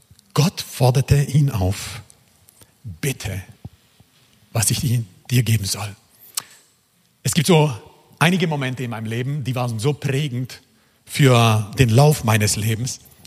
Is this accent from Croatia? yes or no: yes; Croatia; German is a second language; Ich bin Kroate, aber mit einem Deutschen verheiratet.